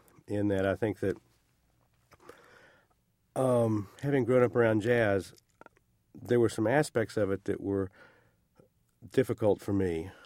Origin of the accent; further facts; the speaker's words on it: Oak Ridge, Tennessee, United States; And I grew up in Oak Ridge, Tennessee, which is very similar. It's more mountainous.